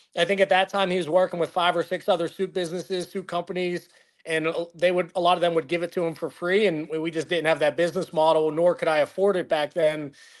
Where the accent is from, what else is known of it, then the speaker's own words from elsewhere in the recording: Pennsylvania, United States; I went to Ringgold High School in the Mon Valley area.